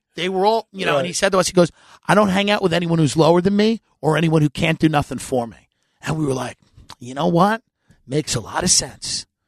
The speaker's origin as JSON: {"language": "English", "town": "Long Island", "region": "New York", "country": "United States", "said": "because I'm from New York and Long Island, it's freezing."}